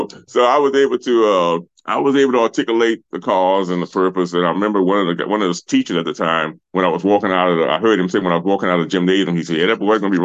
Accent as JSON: {"language": "English", "town": "Luxury", "region": "Louisiana", "country": "United States", "tie": "born or raised there", "said": "I'm from a small town in St. James Parish, Luxury, Louisiana. Small town of 5,000 people, and we're about midways between New Orleans and Baton Rouge."}